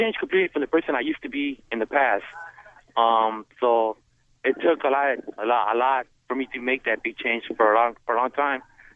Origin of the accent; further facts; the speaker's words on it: Santa Monica, California, United States; I'm from Santa Monica right here.